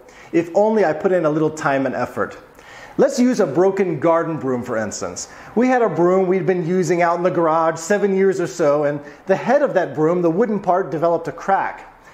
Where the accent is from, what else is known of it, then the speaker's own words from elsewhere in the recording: American South, United States; now in Poland; I come from the American South, and we Southerners, I'm speaking for all of us, we're in love with stores like Walmart or Target.